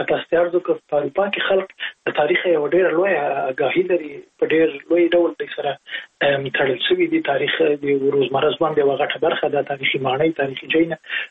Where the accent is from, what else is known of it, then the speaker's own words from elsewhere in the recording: Jalalabad, Nangarhar, Afghanistan; زه په جلال آباد کې لوی سوی